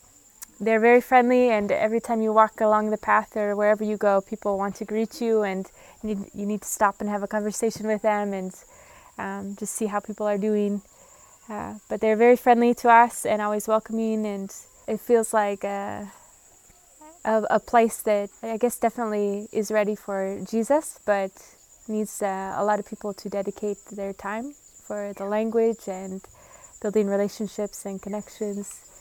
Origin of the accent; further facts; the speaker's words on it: St. Paul, Minnesota, United States; I'm from St. Paul, Minnesota.